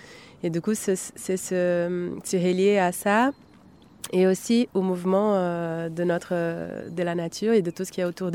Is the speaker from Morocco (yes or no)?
no; Brazil; French is a second language; je suis brésilienne, artiste de mouvement, danseuse, créatrice, voilà.